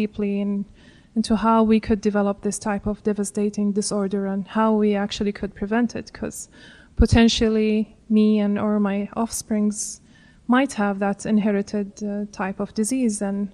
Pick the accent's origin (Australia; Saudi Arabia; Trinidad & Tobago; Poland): Saudi Arabia; English is a second language; As a young girl, I have grew up in a very traditional type of school and education.